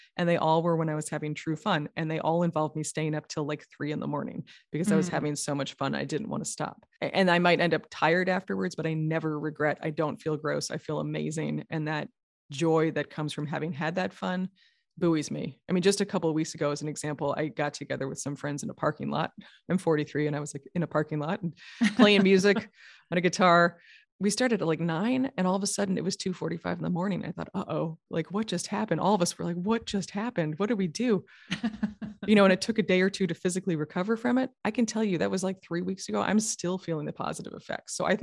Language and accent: English; New York, United States; also born or lived in California; I'm from New York originally, so I have a low tolerance for bumper stickers.